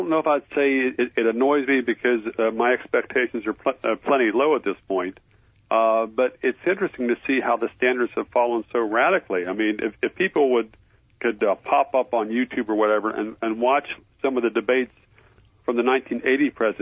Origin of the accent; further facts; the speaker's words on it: Ames, Iowa, United States; born there; I'm also from Iowa, sort of. I was born in Iowa.